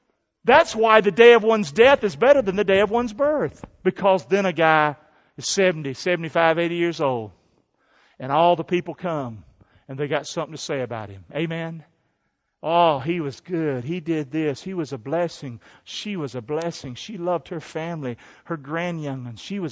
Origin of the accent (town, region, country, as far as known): Rockingham, North Carolina, United States; born or raised there